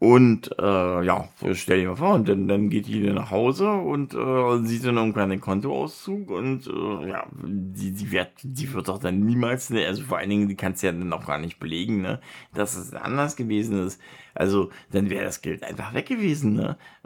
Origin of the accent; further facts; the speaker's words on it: Berlin, Germany; ich bin ja aus Berlin